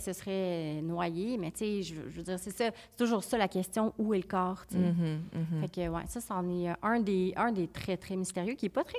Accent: Quebec, Canada; probablement, parce que je viens d'Abitibi

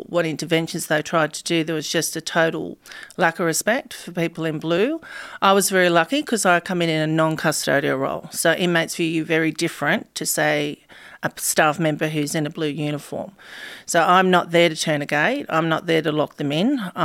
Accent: Campbelltown, New South Wales, Australia; because of where I grew up in Ayres at Campbelltown, which is a massive housing estate, and it was pretty rough and everyone was doing it pretty hard.

